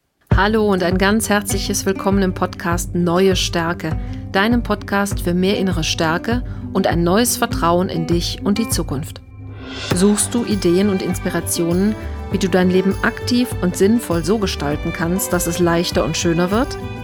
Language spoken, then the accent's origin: German; Rhineland, Germany; ich komme ja hier aus dem Rheinland